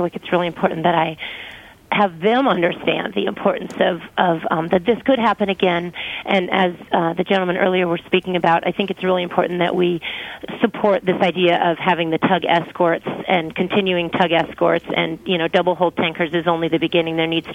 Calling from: Homer, Alaska, United States; I'm calling from Homer kind of on two counts. One, I was a senior in high school here.

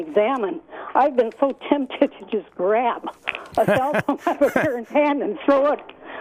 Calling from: Sitka, Alaska, United States; Yeah, I'm calling from Sitka.

